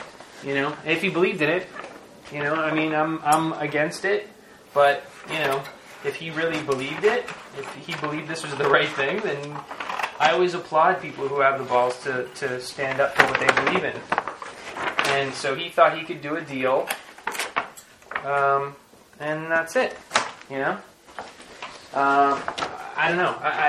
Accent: New Jersey, United States; now in New York, United States; Because I grew up in New Jersey, and I remember the towers, and I remember seeing the towers every time I came into the city.

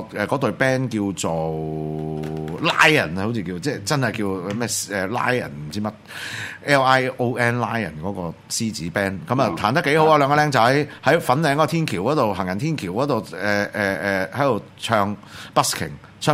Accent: Hong Kong; 對呢個土地心存希望，對我哋香港人心存希望，先至能夠有希望咯。

